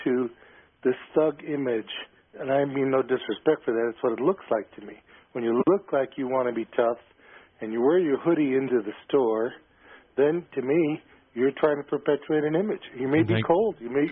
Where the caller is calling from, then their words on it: Lenexa, Kansas, United States; I'm calling from Lenexa, Kansas.